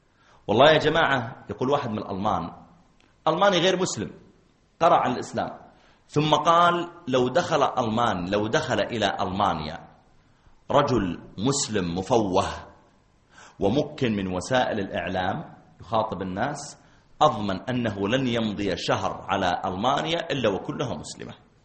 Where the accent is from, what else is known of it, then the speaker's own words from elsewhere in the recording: Mecca, Makkah Province, Saudi Arabia; قلت لا أنا من السعودية، أنا من مكة، تعرف مكة؟